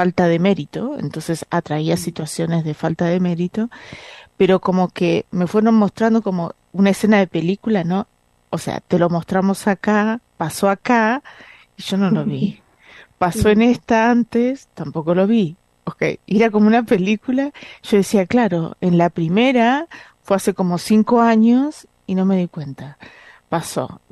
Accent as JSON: {"language": "Spanish", "town": "Bahía Blanca", "region": "Buenos Aires Province", "country": "Argentina", "tie": "born or raised there", "said": "me acuerdo el año pasado que estaba en mi ciudad natal, en Bahía Blanca"}